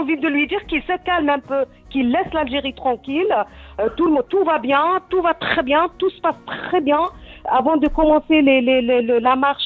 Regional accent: France; Attention, je suis française, mais je suis très nationaliste.

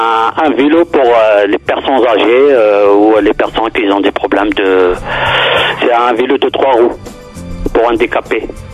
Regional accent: Valenciennes, Hauts-de-France, France; Je suis de Valenciennes, dans le Nord, voilà, ah c'est ça. Et il fait froid ici.

